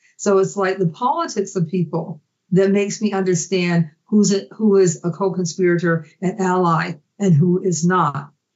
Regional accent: Cleveland, Ohio, United States; But do I build a politic based upon growing up in Cleveland, you know, as a twin, you know, on East 132nd Street?

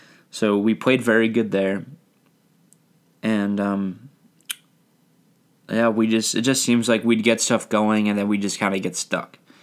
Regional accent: Buffalo, New York, United States; I just like to say that because I'm from Buffalo

